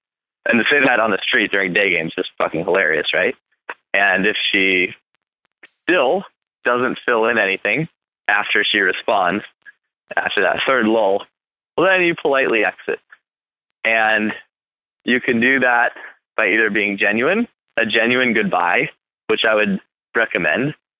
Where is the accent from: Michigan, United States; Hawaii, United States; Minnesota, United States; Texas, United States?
Michigan, United States; Not to totally talk shit about Toledo, but I'm from Michigan. My parents are from Michigan. I'm a product of U of M. So I was born and raised to hate Ohio.